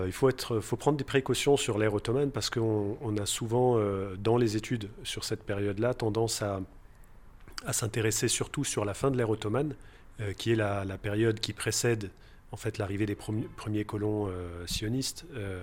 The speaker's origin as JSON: {"language": "French", "country": "France", "tie": "born or raised there", "lives_now": "Palestine", "said": "donc je suis palestinien, j'ai grandi en France, fait mes études en France et je suis revenu, je suis venu en Palestine il y a de ça 4-5 ans maintenant"}